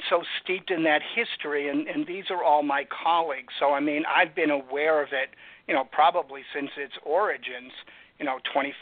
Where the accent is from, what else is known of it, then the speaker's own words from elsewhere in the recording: Massachusetts, United States; But, you know, I grew up outside of Boston, so those old habits die young.